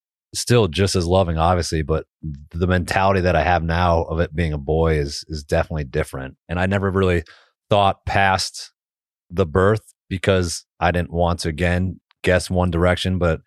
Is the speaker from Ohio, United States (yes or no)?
no; Windsor Locks, Connecticut, United States; Locks, I'm from Windsor Locks, Connecticut.